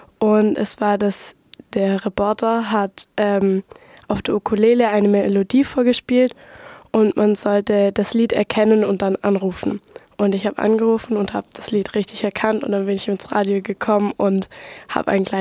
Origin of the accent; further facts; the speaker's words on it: Ellwangen, Baden-Württemberg, Germany; Ich komme aus Elwang-Jagst und gehe auf die St. Gertrudis in Elwang.